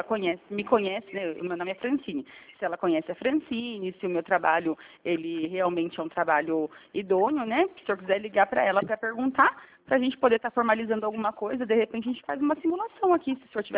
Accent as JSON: {"language": "Portuguese", "town": "São Roque", "region": "São Paulo", "country": "Brazil", "said": "Eu sou aqui de São Roque também."}